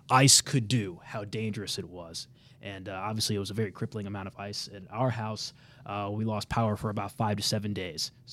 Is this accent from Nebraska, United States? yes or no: no; Kansas City, Missouri, United States; I am from Kansas City, Missouri.